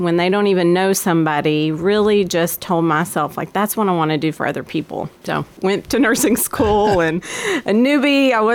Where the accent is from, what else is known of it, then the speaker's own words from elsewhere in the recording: Murfreesboro, Tennessee, United States; Yeah, so I was born in Murfreesboro, local Mitchell Nelson, then Riverdale, back in the day when there was one middle school. So we all kind of know each other from then.